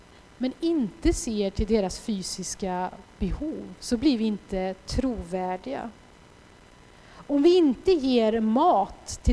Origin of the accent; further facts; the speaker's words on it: Sweden; jag kommer från Sverige, jag går på en bibelskola